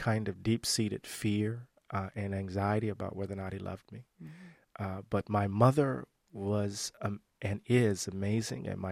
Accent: Mississippi, United States; I was integrating Mississippi, and I was integrating my hometown rather in really interesting ways

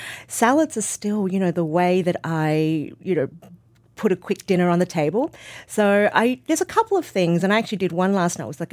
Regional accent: Sydney, New South Wales, Australia; born or raised there

